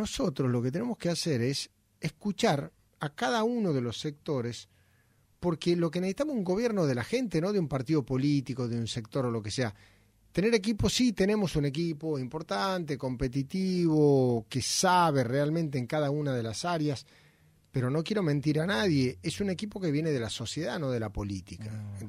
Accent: Argentina; No, flaco, somos todos argentinos.

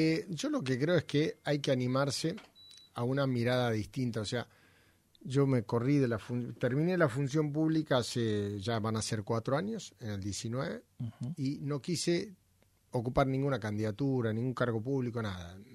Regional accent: Argentina; No, flaco, somos todos argentinos.

